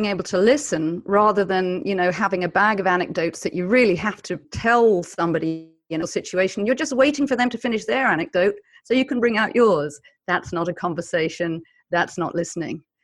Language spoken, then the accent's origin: English; United Kingdom; Because I am British, I come from a culture of Monty Python